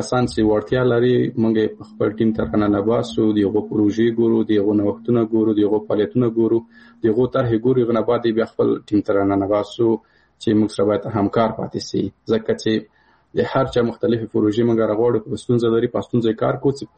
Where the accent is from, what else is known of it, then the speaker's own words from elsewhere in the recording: Paktia, Afghanistan; مثال زه د کابل د پکتیا یم